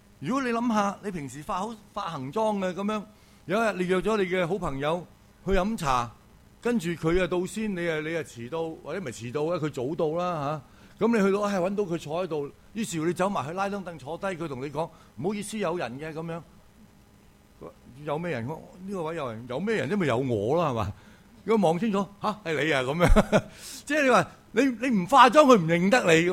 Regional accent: Guangdong, China; 所以女士们姊妹们，我们广东人形容一个叫什么叫黄面婆

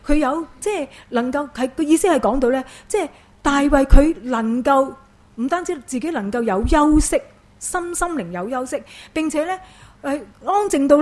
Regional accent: Hong Kong; 现在对于我们香港人来讲

